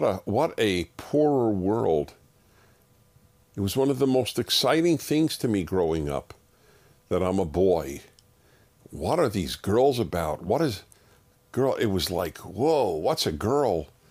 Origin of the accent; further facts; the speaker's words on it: United States; Yes, my friend, this is one of the most depressing things in my life as an American.